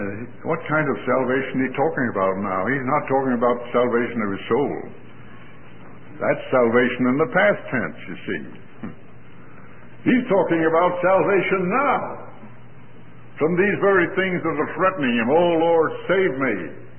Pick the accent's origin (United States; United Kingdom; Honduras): Honduras; San Pedro Sula, Cortés; I visited my hometown in San Pedro Sula